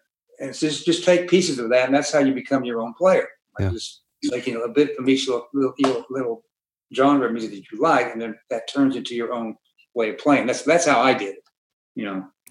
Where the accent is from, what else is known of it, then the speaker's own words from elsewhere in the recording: Tulsa, Oklahoma, United States; when I grew up here in Tulsa